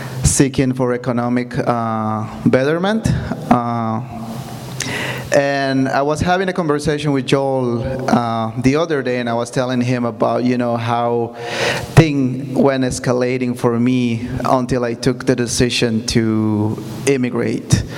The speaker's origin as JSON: {"language": "English", "country": "Guatemala", "moved": "yes", "said": "So, yeah, I immigrated from Guatemala 10 years ago. And I've been here, I've been living down South County for all that time."}